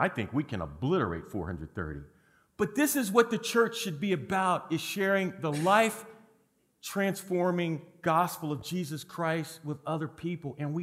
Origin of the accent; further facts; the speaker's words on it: Missouri, United States; He's from Arkansas, I'm from Missouri, although they're two different worlds